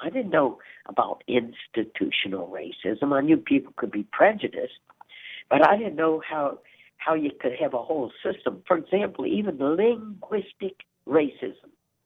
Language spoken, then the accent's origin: English; Baton Rouge, Louisiana, United States; when I grew up in the Jim Crow era in Baton Rouge, Louisiana, Black people in Sacred Heart Church couldn't even sit with us.